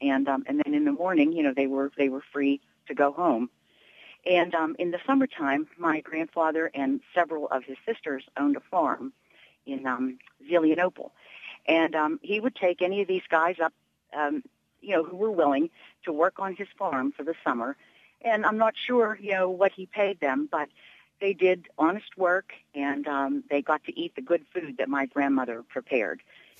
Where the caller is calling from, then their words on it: Gibsonia, Pennsylvania, United States; I'm calling from Gibsonia